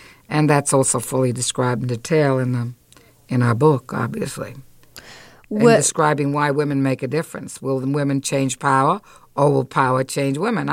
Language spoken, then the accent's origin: English; New York City, New York, United States; which were very crucial since I came from New York City